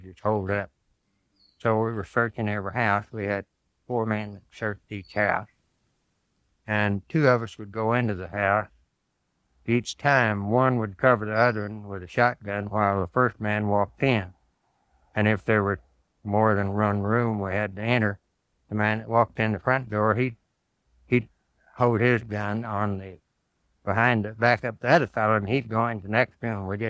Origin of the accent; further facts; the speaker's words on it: Tulsa, Oklahoma, United States; moved away as an adult; I was just out of high school. I graduated from Tulsa High School, Central High School, when they were that was the only high school I left there